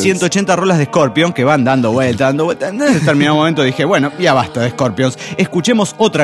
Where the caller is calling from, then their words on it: Mexico City, Mexico; del Distrito Federal Mexicano.